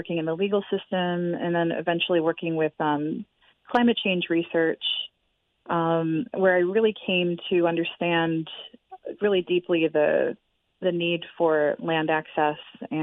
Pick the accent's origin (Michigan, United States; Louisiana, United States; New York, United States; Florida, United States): New York, United States; I'm from the Oneida Nation, as you mentioned, Turtle Clan. I'm calling to you today from my homelands of Dish With One Spoon Treaty, which is the Western New York area.